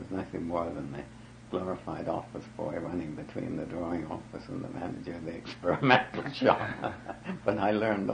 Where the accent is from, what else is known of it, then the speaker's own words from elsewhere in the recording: Canada; born there; moved away; also born or lived in England; Well, I'm a little bit of a mixture. I've been called half and half because I was born in Canada. I went to England in 1929 and didn't return to Canada